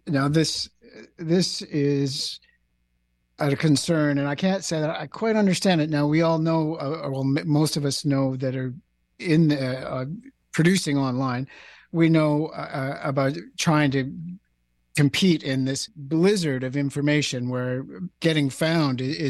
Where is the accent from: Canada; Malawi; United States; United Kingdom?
Canada; I'm a Canadian, I'm talking to Canadians, I'm talking about Canadian issues